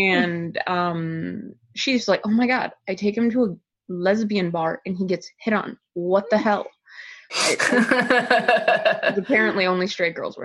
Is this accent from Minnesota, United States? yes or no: yes; Minnesota, United States; I'm originally from Minnesota.